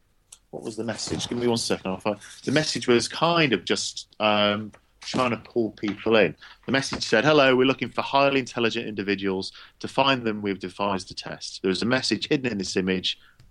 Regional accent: United Kingdom; accent: English; and enjoyed myself thoroughly with my English accent.

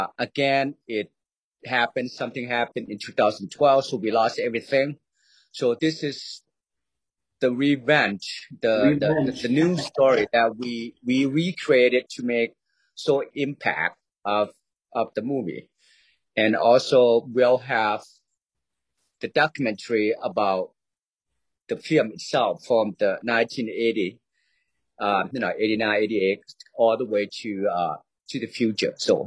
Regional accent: Laos; I'm actually from Laos, next to Thailand. Our country has a lot story about the dragons.

